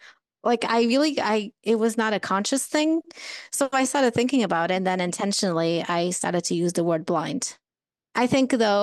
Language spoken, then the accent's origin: English; Portugal; Growing up in Portugal, a lot of times I'd be walking down the street